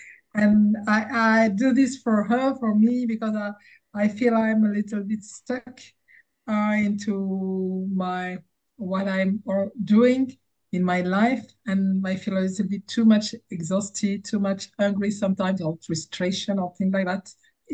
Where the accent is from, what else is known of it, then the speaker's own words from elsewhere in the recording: Guadeloupe, France; English is a second language; from Guadeloupe. I'm French.